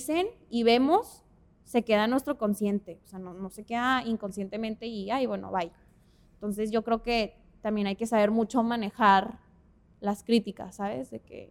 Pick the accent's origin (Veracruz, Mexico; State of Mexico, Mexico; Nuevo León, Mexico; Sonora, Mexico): Nuevo León, Mexico; Monterrey; nosotros somos de Monterrey y no generalizo ni nada